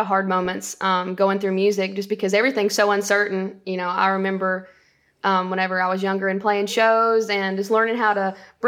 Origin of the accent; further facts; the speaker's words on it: Winchester, Tennessee, United States; Okay, so I grew up in Grootley Lauger, Tennessee, and Winchester, Tennessee later on. But growing up, small town, my grandfather, he was a preacher.